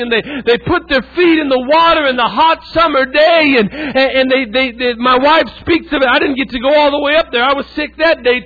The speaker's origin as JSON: {"language": "English", "region": "West Coast", "country": "United States", "tie": "born or raised there", "also_born_or_lived": "California / Oregon / Idaho", "said": "I was raised on the other American coast. Y'all ever heard of the West Coast? And I was raised in California and Oregon, Idaho over there."}